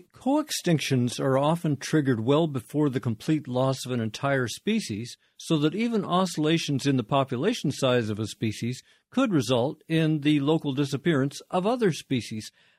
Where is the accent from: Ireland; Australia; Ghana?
Australia; from Australia.